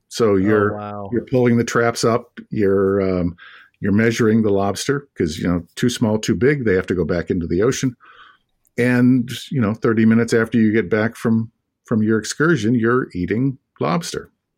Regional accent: Kankakee, Illinois, United States; I in a little town called Kankakee, Illinois, south suburbs of Chicago. We like to joke that the unofficial slogan is "It's not the end of the world, but you can see it from there."

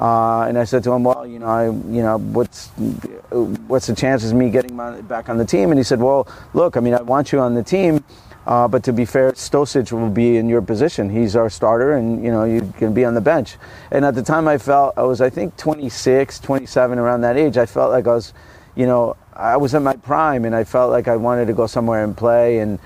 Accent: New Jersey, United States; So I signed and I said, well, you know, I'm from New Jersey. Can I be in my local team?

